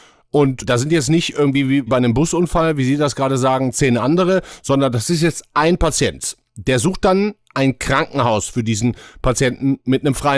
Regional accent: Duisburg, North Rhine-Westphalia, Germany; das ist meine Heimatstadt. Das ist meine Heimatstadt.

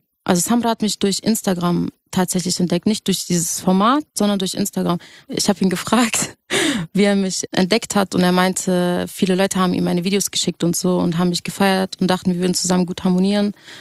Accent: Heidelberg, Baden-Württemberg, Germany; Genau, ich komme aus Heidelberg, also eigentlich sehr weit weg.

